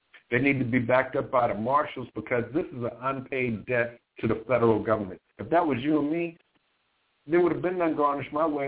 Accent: Charleston, South Carolina, United States; and I can go back to Denmark, Bessie, in my hometown, a Charleston.

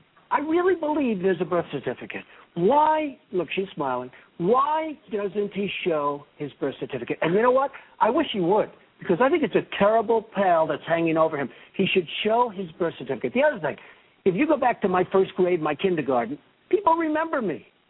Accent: New York, United States; I grew up in New York. Wall Street was a big part.

